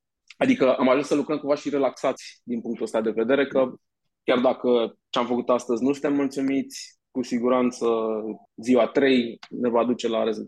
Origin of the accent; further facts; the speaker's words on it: Cluj-Napoca, Cluj County, Romania; Până la urmă, noi suntem din Cluj, am ajuns absolut aleatoriu în Hunedoara cumva